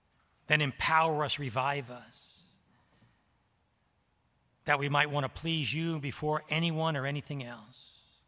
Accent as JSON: {"language": "English", "country": "Rwanda", "said": "4 years later, in April 1994, the unthinkable happened to friends and neighbors in my home country. Over a period of 100 days, nearly 1 million people were massacred in Rwanda's genocide."}